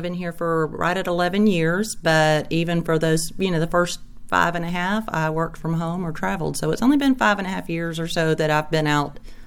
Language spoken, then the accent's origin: English; Alabama, United States; I am from Alabama